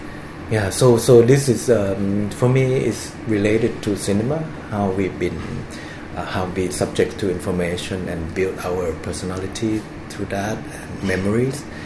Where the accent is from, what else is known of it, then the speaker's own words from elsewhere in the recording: Thailand; Yeah, and Thailand is a big ally, and I remember going to this American place in this, my hometown, and watched King Kong, black and white movie